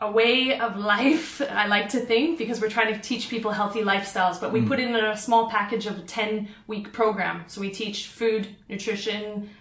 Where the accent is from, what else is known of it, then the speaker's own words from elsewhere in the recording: West Coast, Canada; also born or lived in Australia; now in China; I am from West Coast Canada.